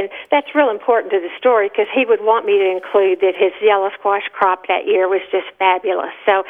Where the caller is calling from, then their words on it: Austin, Texas, United States; it's a double first name, like Peggy Sue, and I'm calling from Austin, Texas.